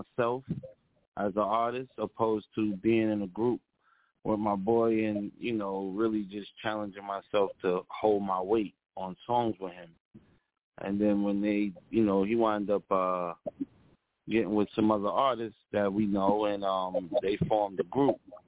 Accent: New York, United States; I represent Long Island. I represent New York. I'm a New York rapper, so I want to sound like I'm from New York.

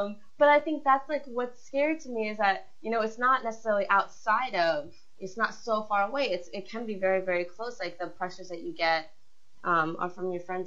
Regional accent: Maine, United States; growing up in Maine, I was always active.

